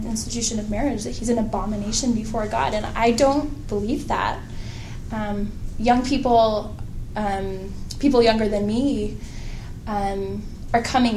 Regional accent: Utah, United States; moved away as an adult; also born or lived in Seattle / Flagstaff; I was born and raised in Utah County, but at age 19, I moved to Seattle, Washington

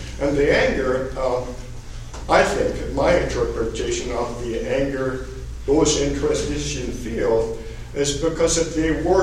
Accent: New York, United States; born there; now in Utah, United States; but I wasn't born in Utah. I was born in New York.

